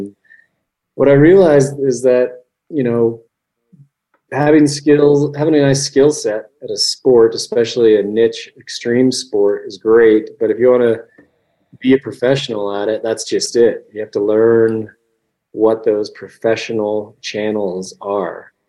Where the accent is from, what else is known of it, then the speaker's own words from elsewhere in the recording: Utah, United States; So once I felt powder growing up in Utah